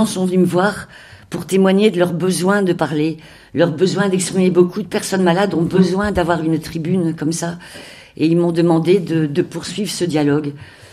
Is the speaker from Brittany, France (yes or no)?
no; Hauts-de-France, France; Nous venons du Nord et je suis animatrice en pastorale. On dit ça comme ça dans le diocèse de Cambrai.